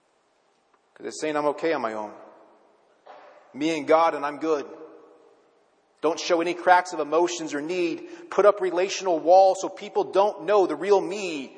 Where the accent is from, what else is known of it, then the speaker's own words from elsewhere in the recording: Wisconsin, United States; I'm like, I'm from Wisconsin. That's like right next to each other.